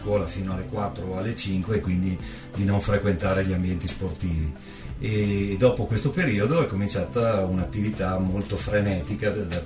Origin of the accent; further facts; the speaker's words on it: Verona, Veneto, Italy; also born or lived in Bolzano; sono nato a Bolzano e i miei genitori si sposarono su una loro di Carezza. Così vivo, poi nonostante siamo arrivati a Verona quasi subito, io avevo pochi anni.